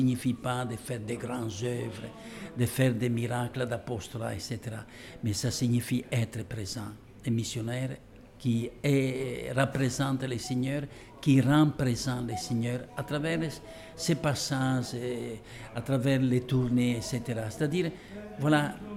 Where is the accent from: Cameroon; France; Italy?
Italy; French is a second language; Je viens d'une région d'Italie, d'une famille où on travaille beaucoup